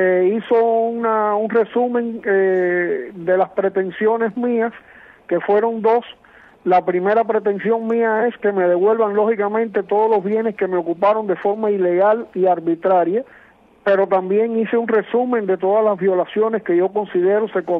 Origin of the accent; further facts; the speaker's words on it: Cuba; somos cubanos